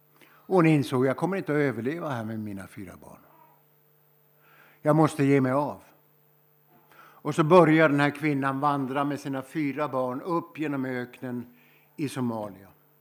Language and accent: Swedish; Sweden; born there; Varför föddes jag i Sverige? Filosofisk fråga också. Jag kunde varit född i en fattig by i Bangladesh. Eller jag kunde ha suttit i ett flyktingläger i Syrien. Men jag föddes här